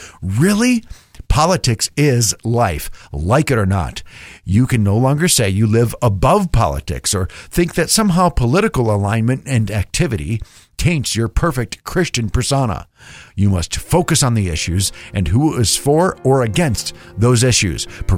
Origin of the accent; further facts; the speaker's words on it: New York, United States; My home state of New York recently passed a bill